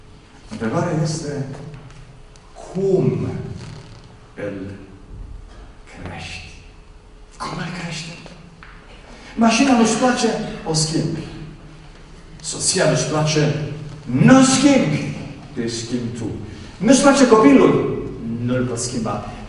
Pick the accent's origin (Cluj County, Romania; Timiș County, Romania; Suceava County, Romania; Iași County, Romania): Cluj County, Romania; Dej; Eu sunt de la Dej.